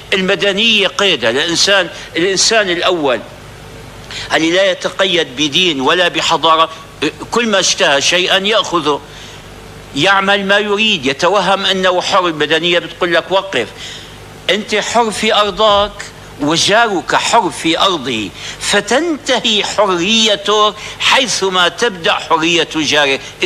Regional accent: Syria; كان في عندنا في الشام قديما

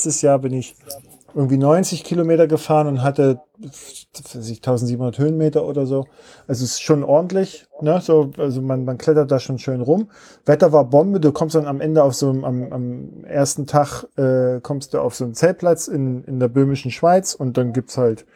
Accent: Leipzig, Saxony, Germany; bin ja Leipziger

